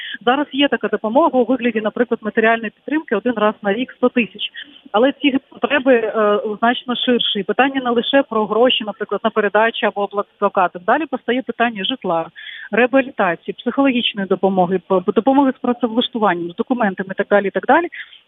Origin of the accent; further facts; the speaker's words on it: Crimea, Ukraine; Ну, я розумію, я теж кримчанка